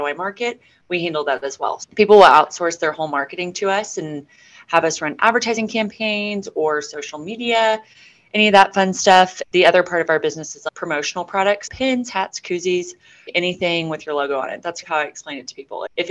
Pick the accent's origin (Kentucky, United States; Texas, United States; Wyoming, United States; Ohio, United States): Texas, United States; Midland; I grew up out here in Midland, which is an oil and gas town. It's a mix between a big city, but still has that small town feel where everybody knows each other.